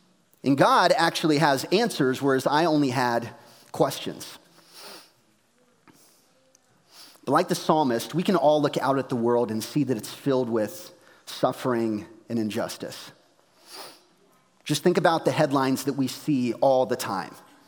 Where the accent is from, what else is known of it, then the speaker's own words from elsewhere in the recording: United States; as a kid growing up in the American suburbs, I had so many reasons to be angry at society.